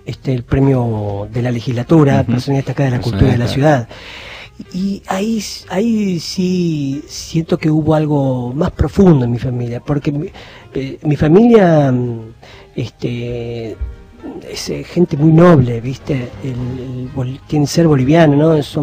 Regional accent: Buenos Aires, Argentina; al barrio de La Boca, donde yo nací, donde yo crecí

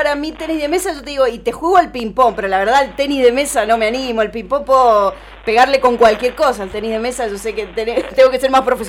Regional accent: Mendoza, Argentina; como mendocinos y como argentinos orgullosos

